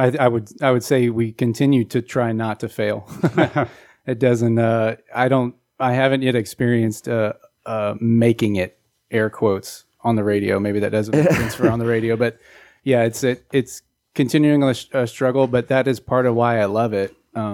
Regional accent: Spring, Texas, United States; I grew up always in the Houston area, and I grew up my younger years in Spring, not far from where we're recording today or where we're broadcasting from today. And then when I was 12, we moved out to Fort Bend County.

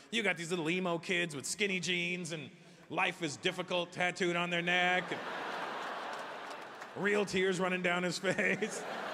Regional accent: Brampton, Ontario, Canada; I grew up just outside of Toronto, a small town called Brampton, and B-Town represent. And I grew up in these townhouses

